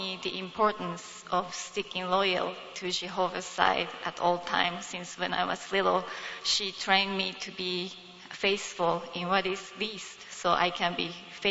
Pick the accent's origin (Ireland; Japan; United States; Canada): Japan; It's related to my growing up in Japan, where I faced intense pressure in community.